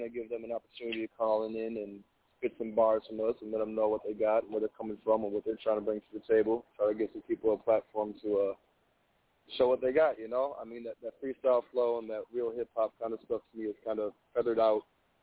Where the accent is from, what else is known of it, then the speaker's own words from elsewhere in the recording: Minnesota, United States; I'm from Minnesota. I don't really claim the city. I've kind of moved all over